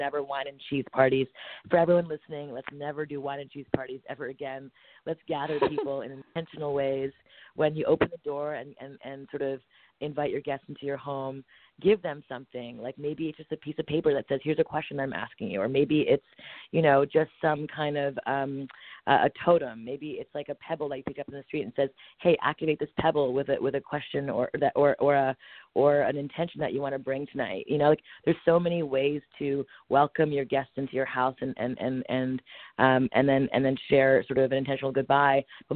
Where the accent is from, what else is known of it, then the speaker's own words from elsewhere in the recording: Montreal, Quebec, Canada; my mother's Japanese, my father's from India, and I'm born and raised in Montreal, Canada.